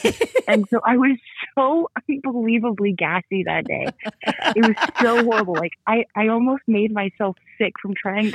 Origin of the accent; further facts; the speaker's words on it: Omaha, Nebraska, United States; I'm from Omaha, Nebraska.